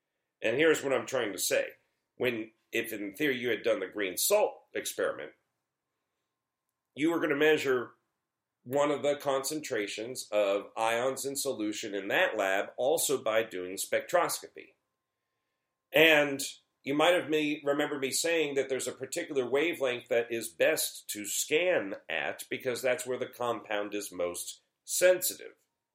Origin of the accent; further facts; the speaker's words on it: the South, United States; accent: Southern; Like if I was to let my southern accent out of the box, which happens whether I wanted to or not if I'm back in that area for an extended period of time.